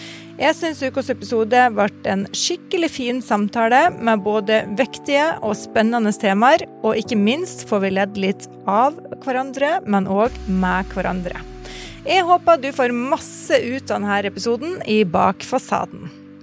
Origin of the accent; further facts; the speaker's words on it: Northern Norway, Norway; Nei, jeg er stolt nordlending, altså.